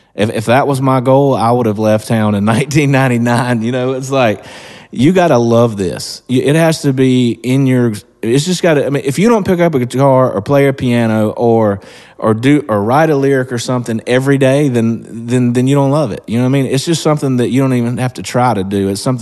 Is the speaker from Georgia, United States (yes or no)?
yes; Georgia, United States; I'm from Georgia, and I was lucky that, you know, I didn't have parents or uncles or aunts that only listened to one style of music.